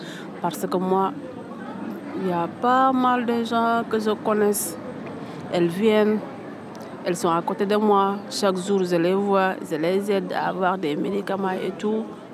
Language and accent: French; Senegal; first language Pulaar; French is a second language; Tu sais, ici, notre langue nationale, c'est Wolof. Mais ma langue maternelle, c'est Polar.